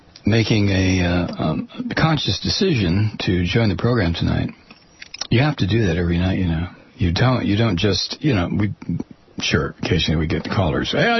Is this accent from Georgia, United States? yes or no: no; Ohio, United States; Boy, this one is it's another one of these home state Ohio. That's my home state.